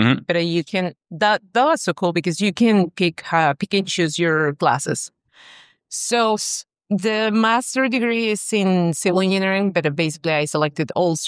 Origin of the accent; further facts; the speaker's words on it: Cuernavaca, Morelos, Mexico; English is a second language; I studied there in Mexico all my life. And then I did a bachelor degree there, or like in my small town where I lived. It's called Cuernavaca. It's close to Mexico City.